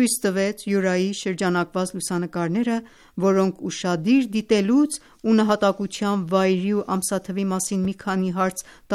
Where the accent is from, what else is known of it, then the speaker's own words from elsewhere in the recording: Shazand, Markazi, Iran; Արաքի Շազանդ քաղաքում։